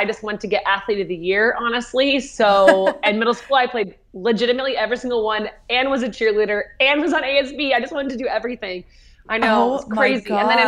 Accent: Yorba Linda, California, United States; now in Orange Park Acres, United States; I grew up in Yorba Linda, California.

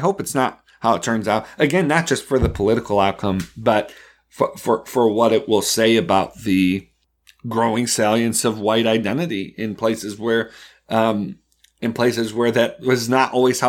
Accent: Buffalo, New York, United States; my experience growing up in Buffalo

